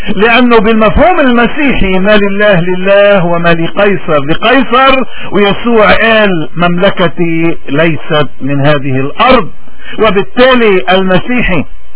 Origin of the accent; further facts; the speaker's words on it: Lebanon; هودي معقولة هني منا بيشبهونا نحن كلبنانية كمسيحية.